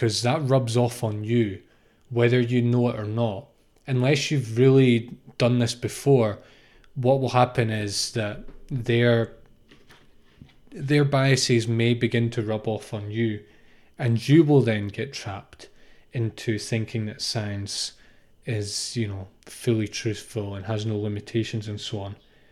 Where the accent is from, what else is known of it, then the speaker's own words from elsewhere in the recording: United Kingdom; I'm going to say spanner because I'm British, but I understand that in America you call it a wrench.